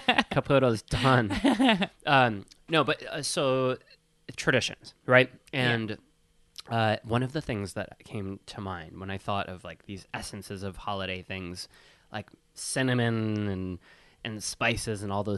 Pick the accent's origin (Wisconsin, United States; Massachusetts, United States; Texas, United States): Wisconsin, United States; I'll never forget, I grew up in Wisconsin.